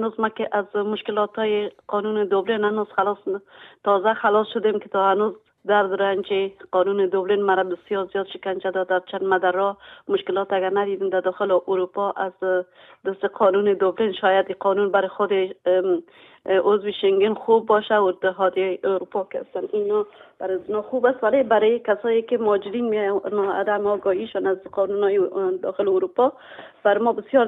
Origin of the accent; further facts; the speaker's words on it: Afghanistan; moved away; هر دوی ما دو خانومی که از افغانستان آمدیم دوچار تکلیف روانی هستیم و بودیم هم در افغانستان